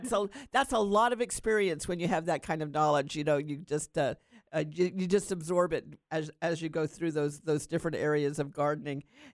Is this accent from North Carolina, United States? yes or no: yes; North Carolina, United States; born there; I was born in North Carolina, so I do love it myself as well.